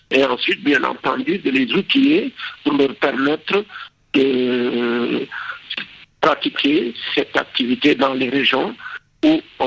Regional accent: Tambacounda, Senegal; en 1973, à Tambacounda, dans ma région d'origine

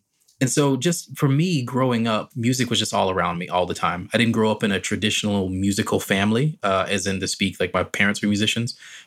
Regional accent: Rock Hill, South Carolina, United States; born there; Yeah, so I was born in South Carolina, specifically born in a city called Rock Hill. It's right on the border of South Carolina and North Caroli

